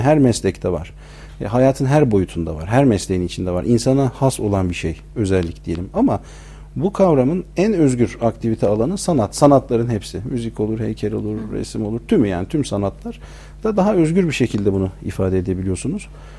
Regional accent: Ankara, Turkey; 1972 Ankara doğumluyum. Ortaokul, lise, ilkokul hepsi Ankara'da. Üniversite de Ankara'da.

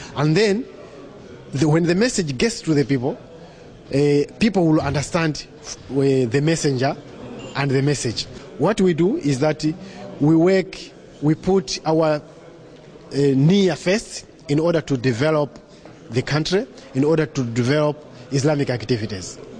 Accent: Malawi; English is a second language; I come from Malawi. Malawi lies in the southern part of Africa.

